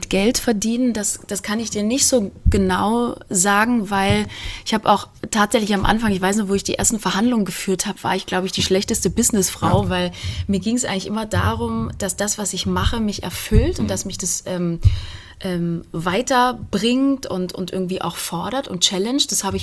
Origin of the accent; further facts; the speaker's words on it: Baden-Württemberg, Germany; now in New York, United States; als kleines Mädchen im Schwarzwald